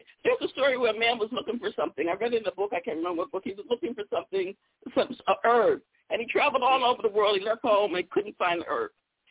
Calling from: Virginia, United States; I'm calling you from Virginia.

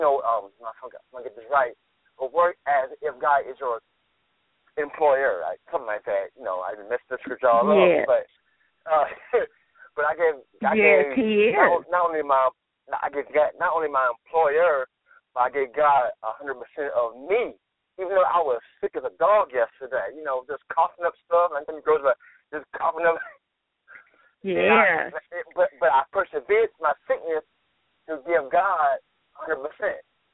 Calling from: Arkansas, United States; Arkansas.

